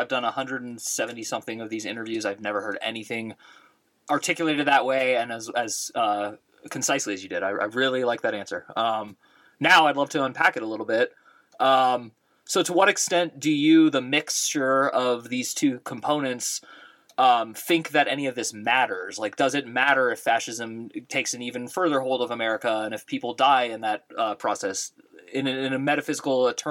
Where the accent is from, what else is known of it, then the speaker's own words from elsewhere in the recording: California, United States; also born or lived in New York; now in Phoenix, United States; But I am from the Bay Area of California. And now I live in Phoenix, Arizona.